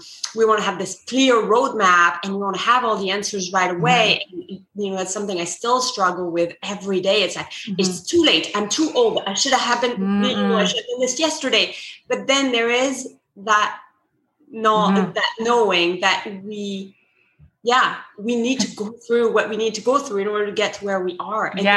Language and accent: English; Provence-Alpes-Côte d'Azur, France; accent: French; English is a second language; moved away; If you can hear my French accent, I'm originally from the south of France. I was born on a sailboat in the south of France, and I grew up in sort of that sailing world and sailing industry in which my parents worked.